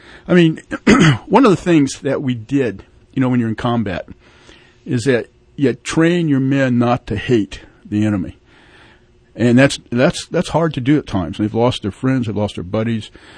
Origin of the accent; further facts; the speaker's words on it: United States; I mean, we being the American people. And you know what? We and the American people spoke.